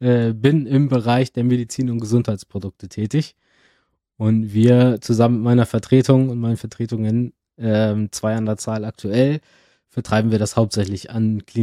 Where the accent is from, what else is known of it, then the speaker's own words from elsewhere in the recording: Norderstedt, Schleswig-Holstein, Germany; moved away as an adult; also born or lived in Hamburg; Ich bin geborener Hamburger, in Norderstedt aufgewachsen, nördlich von Hamburg, auch sehr schön, also im Speckgürtel.